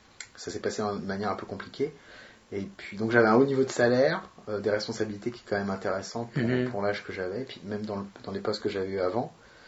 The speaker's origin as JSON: {"language": "French", "region": "Île-de-France", "country": "France", "tie": "born or raised there", "lives_now": "Paris, France", "said": "Je suis né en banlieue, dans les Hauts-de-Seine, 92."}